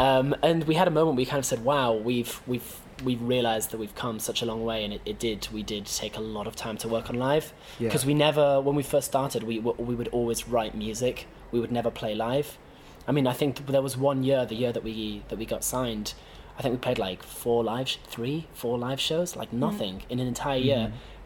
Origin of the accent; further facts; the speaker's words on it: Italy; Daisy and I grew up in Italy